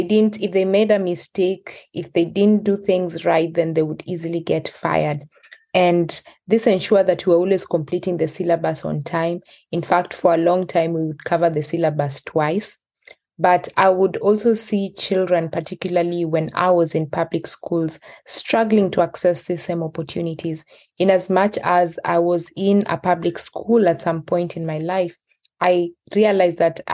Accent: Kenya; born there; I was born in Kericho County. This is one of the highland regions of the country. So it's quite green, healthy, very fertile.

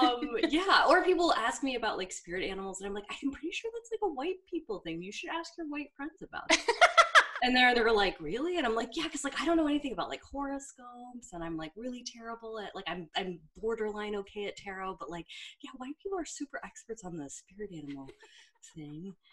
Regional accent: New York, United States; Yeah, and I'm also from New York, so I used to call everyone guys

